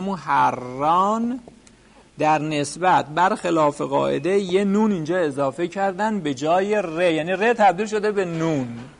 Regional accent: Yazd, Iran; البته ما هم یزدی هستیم.

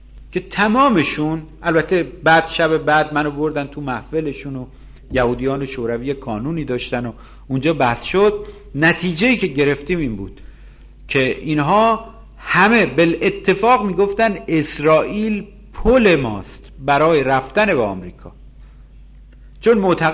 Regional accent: Iran; فهمیدن که ما ایرانی هستیم

